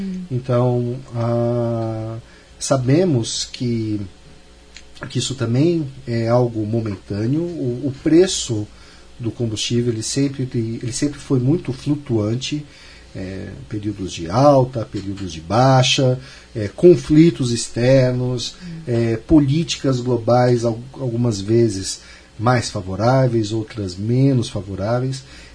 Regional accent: Ribeirão Preto, São Paulo, Brazil; Eu sou também de Ribeirão Preto, então a minha cidade natal também faz parte desse polo regional importante do interior do Brasil

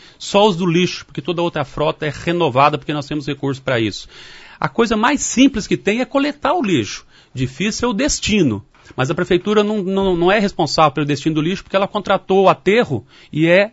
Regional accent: Maringá, Paraná, Brazil; Eu nasci aqui em Maringá, sou filho de pioneiros dessa cidade

